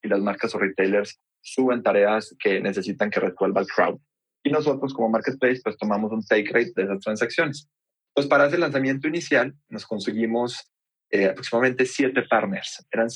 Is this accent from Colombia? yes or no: yes; Colombia; moved away as an adult; also born or lived in United States; now in Mexico; Yo soy colombiano, nací y crecí en Colombia, viví en Estados Unidos varios años de chico. Luego vine a México a estudiar al TEC de Monterrey